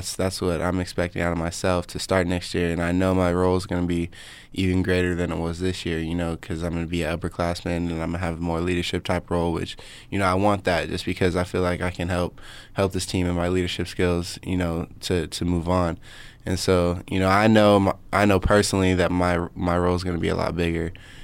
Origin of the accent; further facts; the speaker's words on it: Oregon, United States; I'm from Oregon, and, you know, both schools, you know, kind of recruited me.